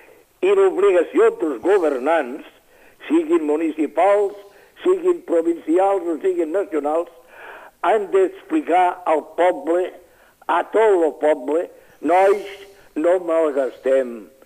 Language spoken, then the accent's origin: Catalan; Catalonia, Spain; I la primera cosa que hem de voler, com a catalans, ara parlo com a català